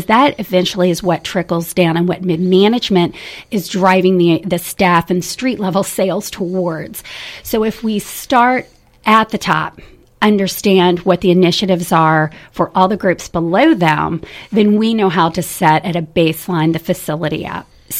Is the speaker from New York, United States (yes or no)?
no; Kentucky, United States; born there; also born or lived in Indiana; I was born in Kentucky, so between my Kentucky roots and going to school in Indiana